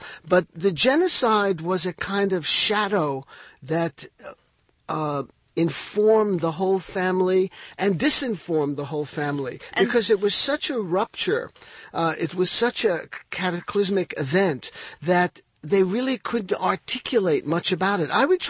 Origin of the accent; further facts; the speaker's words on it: Armenia; English is a second language; Well, they didn't even know what Armenia was. I was constantly explaining it to people. I was being called Albanian or Argentinian.